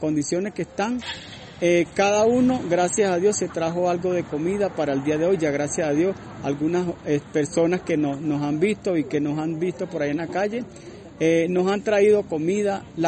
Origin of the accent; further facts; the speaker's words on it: Venezuela; Nosotros como venezolanos siempre tenemos un granito de arena para nuestros compañeros.